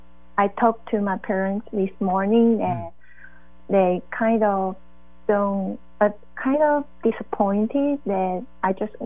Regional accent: Taiwan; I'm from Taiwan.

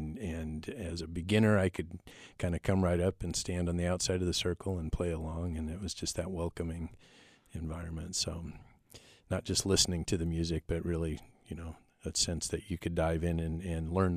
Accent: Tacoma, Washington, United States; In Tacoma. But Whitworth has just been a big part of my family.

